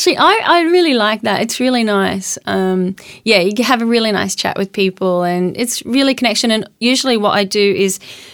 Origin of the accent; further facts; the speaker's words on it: Queensland, Australia; I'm from North Queensland. I grew up, you know, running around in cane paddocks